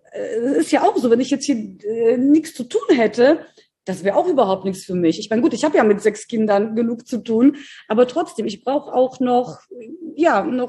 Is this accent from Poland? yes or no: yes; Poland; ich hatte das auch als Kind in Polen. Wir hatten ja auch eine ganz einfache, tolle Kindheit. Ich habe auch auf so einem kleinen Dorf gelebt.